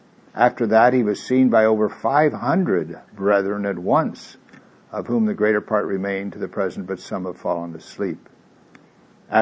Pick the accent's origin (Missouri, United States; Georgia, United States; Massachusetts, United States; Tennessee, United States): Missouri, United States; that's why I like Thomas, because I'm from Missouri.